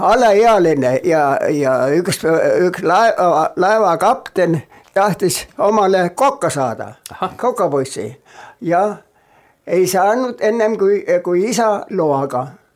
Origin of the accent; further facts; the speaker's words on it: Prassi, Hiiu County, Estonia; born there; Mina olen sündinud Hiiumaal, Emmaste vallas, Prassikülas. Ja minu isa oli põllumees ja tal oli 8 last. Ja mina olen kõige viimane nende hulgas.